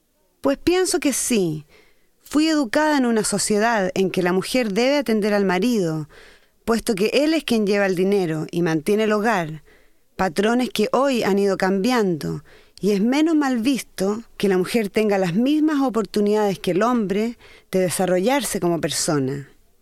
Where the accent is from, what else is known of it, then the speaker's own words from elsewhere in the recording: Santiago, Santiago Metropolitan Region, Chile; soy de Santiago de Chile.